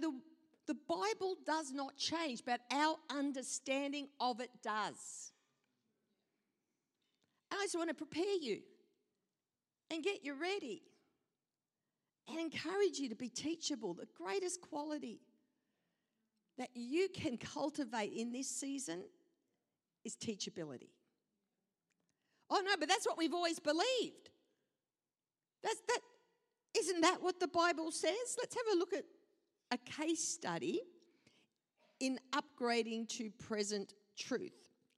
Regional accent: Ireland; And we're Irish.

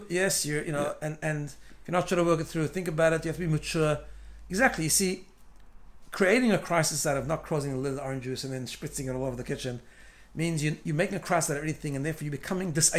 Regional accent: South Africa; So when I got married, just to a point, I grew up in South Africa

